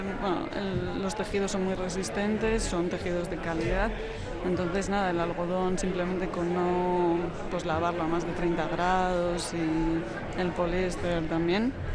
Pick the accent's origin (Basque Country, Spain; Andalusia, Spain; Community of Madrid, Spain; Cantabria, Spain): Basque Country, Spain; Ermua; now in Amorebieta, Spain; Yo soy de Ermua, pero vivo hace nada, 3 añitos en Amorebieta